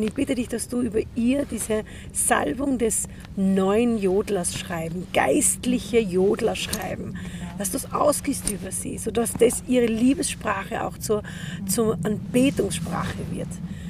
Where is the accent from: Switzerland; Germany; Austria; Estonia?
Austria; dass da was ausgeht, das unsere Identität gesunden lässt und wir voller Würde als Österreicher dir anbeten